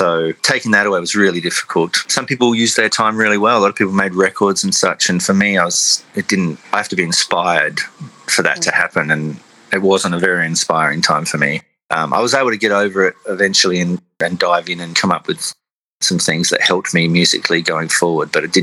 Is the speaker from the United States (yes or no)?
no; Australia; locked out of my home country. That didn't feel good. And then, of course, I hadn't seen my folks and my family for it ended up being about 6 years by the time we hit Australia this time.